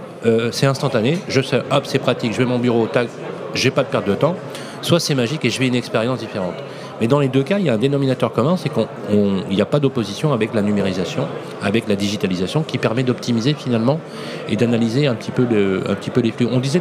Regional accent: Lyon, Auvergne-Rhône-Alpes, France; parce que je suis lyonnais d'origine

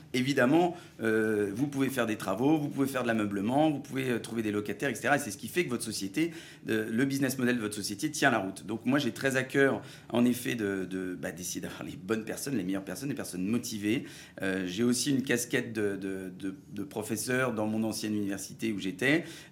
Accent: Centre-Val de Loire, France; Alors moi, je viens du Berry. Je suis berrichon, solognot, plutôt berrichon, mais voilà, au centre de la France.

